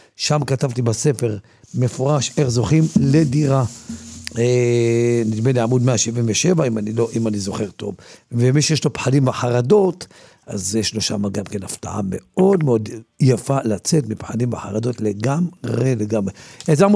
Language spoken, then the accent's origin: Hebrew; Safed, Northern District, Israel; אני יליד צפת, אני מכיר מה זה שלג, אין לי בעיה. ילי צפת, חוויתי שלגים עד הברך.